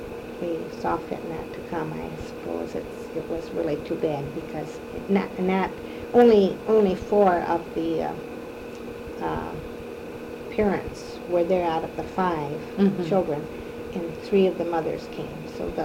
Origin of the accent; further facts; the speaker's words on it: Nashville, Michigan, United States; was close to my hometown of Nashville, Michigan.